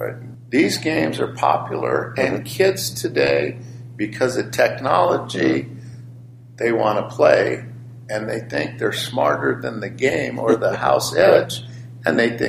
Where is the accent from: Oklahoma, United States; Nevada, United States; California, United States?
Nevada, United States; Las Vegas; My background is obviously, if you don't know, I'm born and raised in Las Vegas.